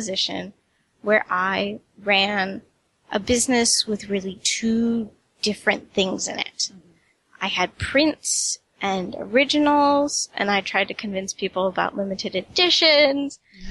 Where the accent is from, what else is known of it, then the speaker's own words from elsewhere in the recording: United States; For growing up in America, you know, I didn't have cable growing up, so I have a very British sense of humor.